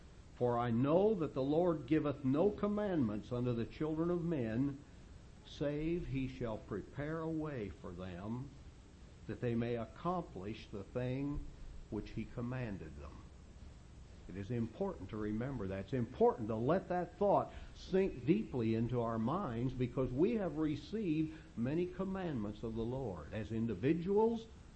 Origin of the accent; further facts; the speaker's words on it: Phoenix, Arizona, United States; I'm glad to know I'm from Phoenix, Arizona.